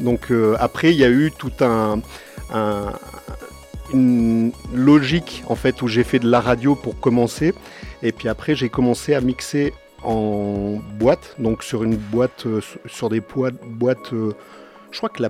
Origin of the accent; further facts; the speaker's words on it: Grenoble, Auvergne-Rhône-Alpes, France; De Grenoble. Yes. Moi, je viens de Grenoble.